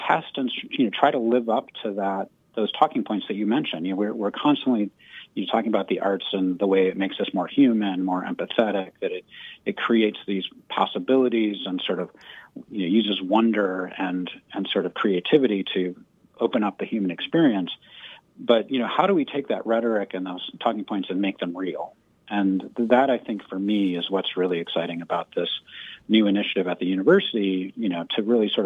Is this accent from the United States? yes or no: yes; Ann Arbor, Michigan, United States; I grew up in Michigan. I'm a longtime resident of Ann Arbor. I was born, like, you know, about in a hospital, this St. Joe's Hospital in Ann Arbor